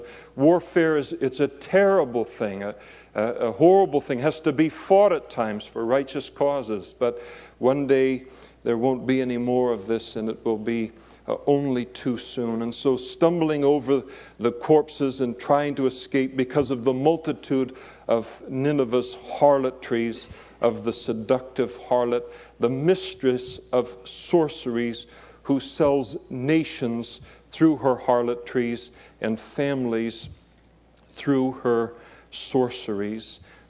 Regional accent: Scotland, United Kingdom; I am Scottish, by the way.

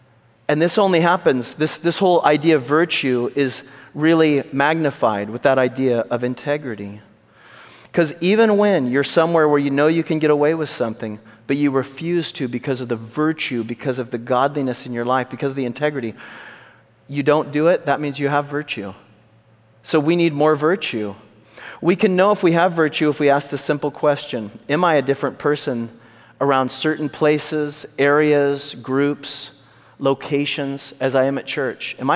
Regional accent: Ceres, California, United States; Well, where I grew up in Ceres, California, muscle cars were a big thing when I was a kid.

